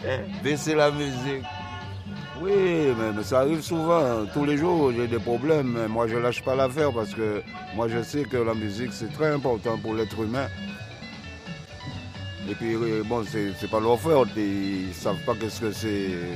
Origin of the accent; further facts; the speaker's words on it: Guadeloupe, France; Puis je suis de la Guadeloupe